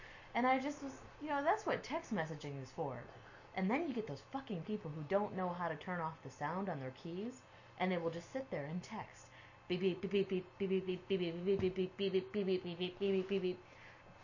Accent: United States; That's because I'm American and I'm allowed to be.

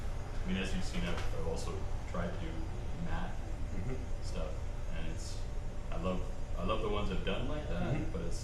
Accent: Calgary, Alberta, Canada; I am from Calgary, yeah.

